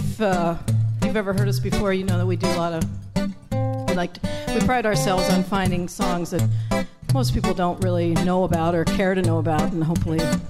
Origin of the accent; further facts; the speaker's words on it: Wheeling, West Virginia, United States; I grew up in Wheeling, West Virginia, which is not exactly a hotbed of activity, and I couldn't wait to get out of there.